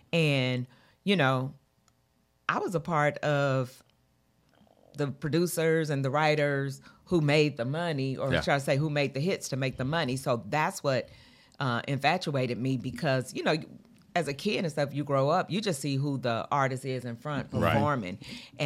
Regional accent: California, United States; And so most of my clients wore the silk press because we're from California.

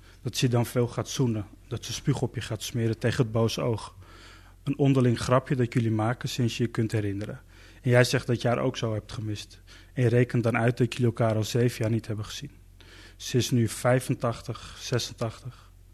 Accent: Zaandam, North Holland, Netherlands; born there; Ik ben in Zaandam geboren, ja. Mijn opa die is eerst naar Nederland gekomen. Maar in tegenstelling tot heel veel Turkse migranten is hij in 1984 teruggegaan.

